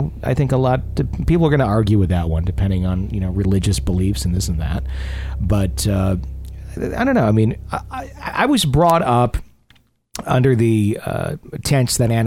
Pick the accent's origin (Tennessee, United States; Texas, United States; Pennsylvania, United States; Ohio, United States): Pennsylvania, United States; Boyertown; In my hometown of Boyertown, Pennsylvania, in 1908, there was a play going on the second floor.